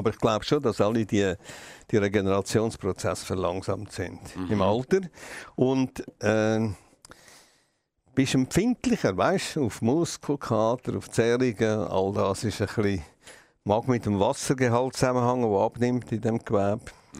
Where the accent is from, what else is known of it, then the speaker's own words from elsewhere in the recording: Bergdietikon, Aargau, Switzerland; Bergdietiken, Bauerndorf damals noch, bevor die Steuern so günstig geworden sind.